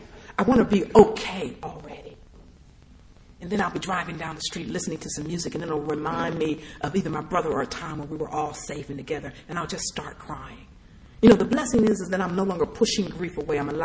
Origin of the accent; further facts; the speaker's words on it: Los Angeles, California, United States; You know, I grew up in Watts in the Jordan Down Projects. My mother was a single parent with 4 children.